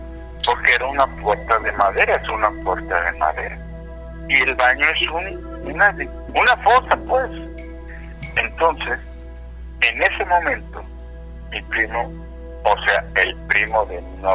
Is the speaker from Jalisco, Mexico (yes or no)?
no; Cerro Azul, Veracruz, Mexico; Yo soy de Cerro Azul, Veracruz